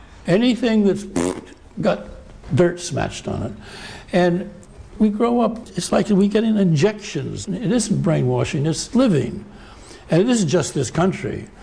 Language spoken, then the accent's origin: English; San Francisco, California, United States; born there; I was born in San Francisco, white, in a middle-class family.